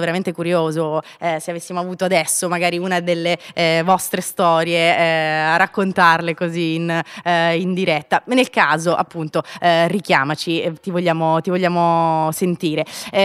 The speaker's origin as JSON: {"language": "Italian", "town": "Rome", "region": "Lazio", "country": "Italy", "said": "Per me che vengo magari da Roma."}